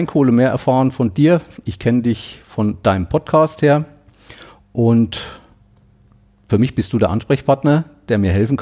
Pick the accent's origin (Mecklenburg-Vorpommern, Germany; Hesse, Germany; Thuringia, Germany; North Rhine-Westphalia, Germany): Thuringia, Germany; Ja, wie gesagt, ich komme aus Thüringen.